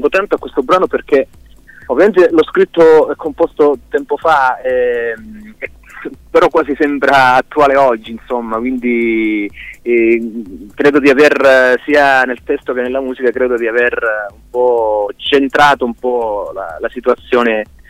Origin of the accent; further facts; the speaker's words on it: Calabria, Italy; questo album l'abbiamo prodotto ovviamente nella mia terra, ci tengo a dirla questa cosa, l'abbiamo prodotto in Calabria